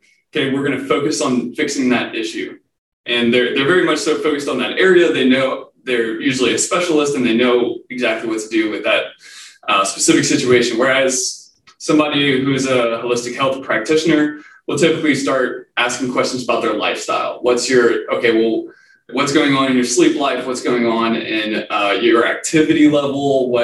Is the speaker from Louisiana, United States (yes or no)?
yes; Louisiana, United States; So I'm from Acadiana, and I went to UL in Lafayette